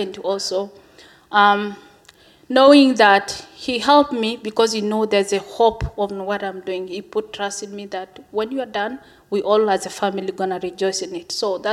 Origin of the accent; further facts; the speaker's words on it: Tanzania; I'm originally from Tanzania and married to Joseph from Kenya.